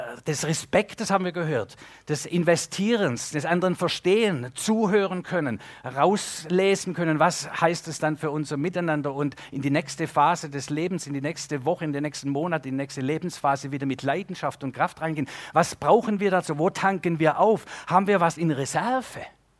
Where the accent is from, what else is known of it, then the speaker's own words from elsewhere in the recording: Baden-Württemberg, Germany; ich bin Schwabe, ja, das ist wichtig